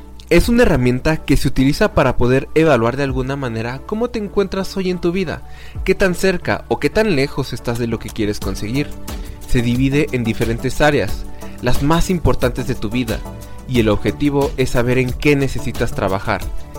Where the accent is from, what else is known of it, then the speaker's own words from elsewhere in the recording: Mexico; y por supuesto en mi país, México.